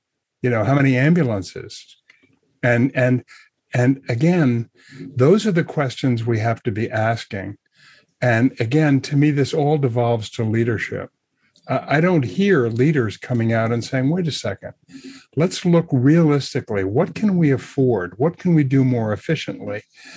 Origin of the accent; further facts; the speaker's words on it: Morrisville, Vermont, United States; one of my deep memories is when I think about growing up in Morrisville, my first jobs were on a farm, obviously.